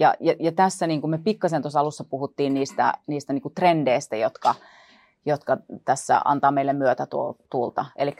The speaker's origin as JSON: {"language": "Finnish", "town": "Lappeenranta", "region": "South Karelia", "country": "Finland", "said": "Mä oon kotoisin Lappeenrannasta ja mä tunnen siellä jokaisen kadun ja kohti jokaisen taloyhtiönkin"}